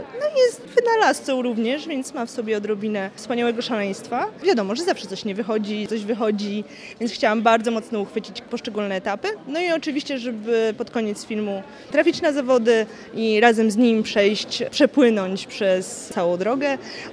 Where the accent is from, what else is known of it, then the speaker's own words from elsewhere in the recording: Białystok, Podlaskie Voivodeship, Poland; Urodziłam się w Białymstoku, wychowałam się w Białymstoku i mieszkałam tutaj przez większość życia.